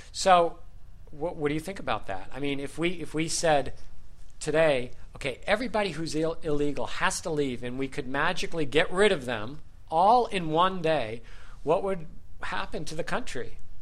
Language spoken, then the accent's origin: English; United States; born there; And I was born in America, but, my great-grandfathers immigrated here.